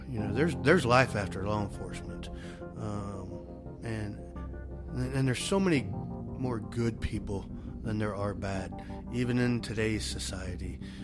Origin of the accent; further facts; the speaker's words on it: Kansas, United States; moved away; Totally different moving out of state. I was born and raised in Kansas.